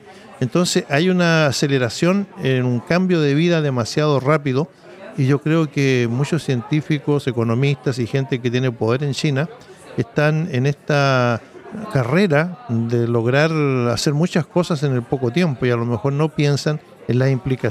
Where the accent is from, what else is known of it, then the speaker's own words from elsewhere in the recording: Valparaíso, Chile; born there; Yo veo ya mi propia ciudad donde yo nací, en Valparaíso